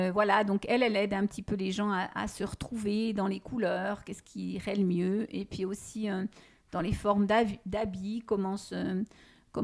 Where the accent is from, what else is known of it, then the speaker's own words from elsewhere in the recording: France; c'est pas parce que je suis française